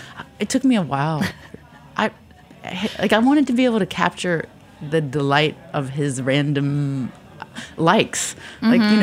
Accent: Philippines; now in United States; I am a Filipino.

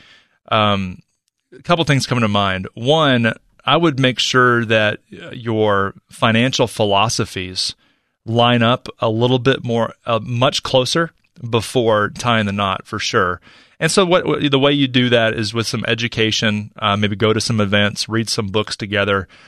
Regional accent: Charlotte, North Carolina, United States; Our next call comes in from Charlotte, North Carolina, my hometown.

